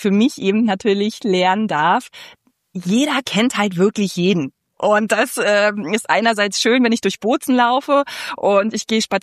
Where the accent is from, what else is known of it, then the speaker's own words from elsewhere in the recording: Berlin, Germany; Was für mich als Berlinerin wahrscheinlich der größte Clash of Cultures ist, ist das Thema Höflichkeit, Etikette